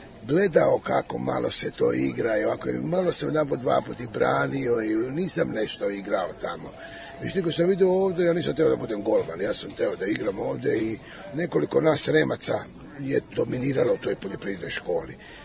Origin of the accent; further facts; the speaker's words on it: Šid, Vojvodina, Serbia; also born or lived in Berkasovo; inače živeli smo u Šidu, rođen sam u Bergasu u Krešida